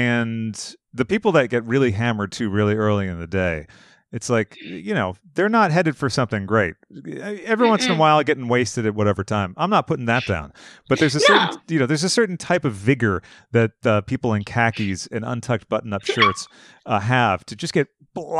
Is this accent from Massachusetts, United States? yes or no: yes; Boston, Massachusetts, United States; I'm originally from the Boston area.